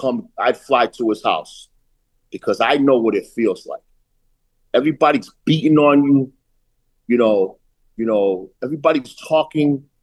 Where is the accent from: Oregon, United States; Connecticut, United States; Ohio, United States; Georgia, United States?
Connecticut, United States; You know, I'm from, you know, the tri-state area. I went to school in Pauling, New York. I'm from Connecticut. I went to school, college in Jersey.